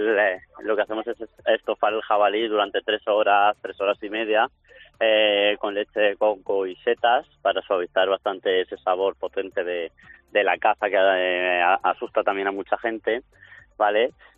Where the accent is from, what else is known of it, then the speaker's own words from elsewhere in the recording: Fuentealbilla, Castilla-La Mancha, Spain; a nuestra provincia y a mi pueblo Fuentealbilla en Albacete